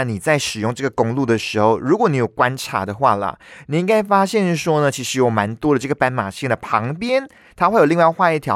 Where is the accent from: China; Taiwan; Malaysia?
Malaysia; 台湾人会觉得我们马来西亚人很奇怪的一点